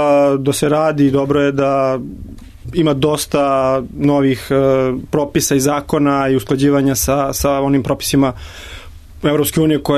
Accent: Serbia

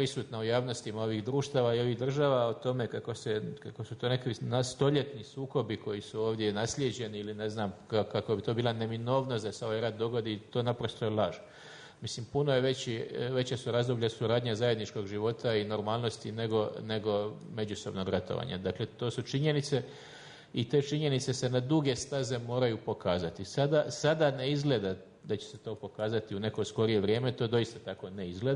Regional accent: Croatia; sve što ja govorim koji dolazim iz Hrvatske, vi me potpuno razumijete bez prevoditelja.

